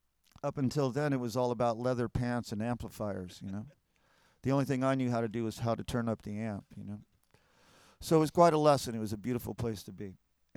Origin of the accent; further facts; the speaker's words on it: Huntington Beach, California, United States; also born or lived in San Antonio; Beginning in 1951, I was born in San Antonio, Texas. And we moved to Huntington Beach, California in 1957.